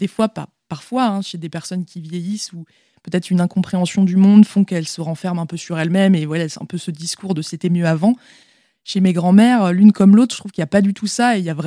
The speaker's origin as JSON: {"language": "French", "town": "Angers", "region": "Pays de la Loire", "country": "France", "tie": "born there", "lives_now": "Paris, France", "said": "j'ai vécu à Angers un moment. Je suis née à Angers."}